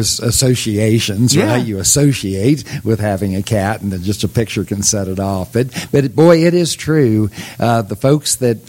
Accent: Oklahoma, United States; also born or lived in Kansas; Now, I'm a kid from Oklahoma and Kansas, and we had cats, and I liked the cats, but they were kind of outdoor cats.

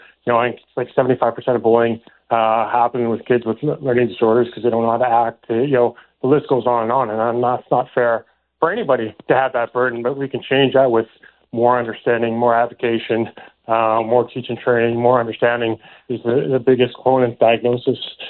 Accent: Canada; You know, I'd never heard the word, you know, growing up in Canada, never heard the word dyslexia until I got my daughter tested

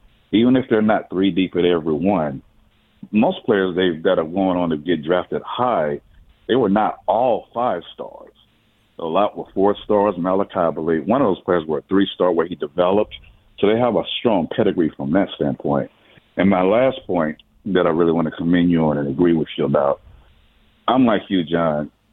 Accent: Atlanta, Georgia, United States; I'm from Atlanta. I'm old school.

